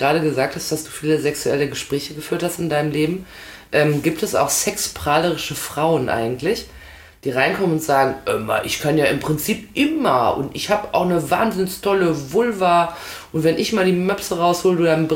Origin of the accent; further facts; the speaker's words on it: North Rhine-Westphalia, Germany; wenn ich so an meine Jugend in NRW denke